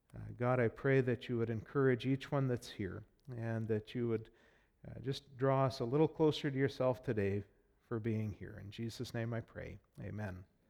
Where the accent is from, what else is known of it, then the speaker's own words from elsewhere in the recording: Cobourg, Ontario, Canada; born there; I went to church for 9 months before I was born in Cobourg, Ontario, at the Alliance Church there.